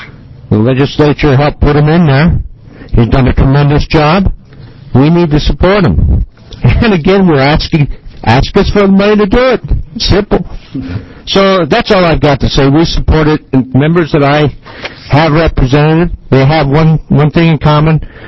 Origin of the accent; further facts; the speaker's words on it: Coos Bay, Oregon, United States; I'm from Coos Bay.